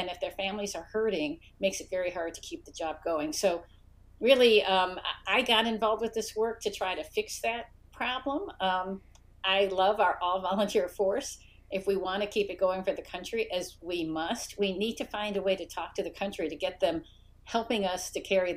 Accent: Cleveland, Ohio, United States; I grew up in Cleveland, Ohio, pretty far from any military installations.

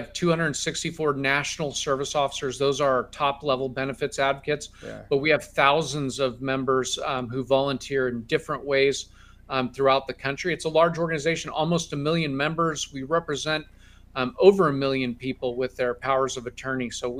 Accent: Lincoln, Nebraska, United States; Sure. I'm from Lincoln, Nebraska.

